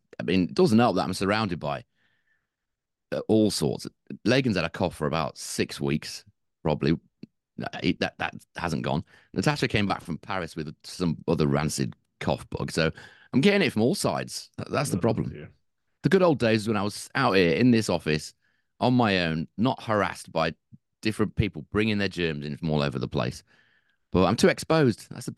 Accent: United Kingdom; I know we're British and people, you British moan about the weather.

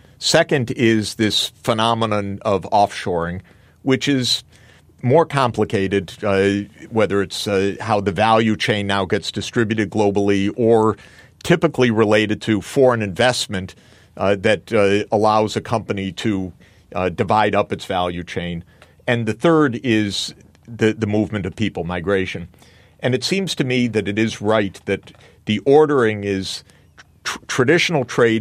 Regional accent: Michigan, United States; which in my home state of Michigan is a number one issue.

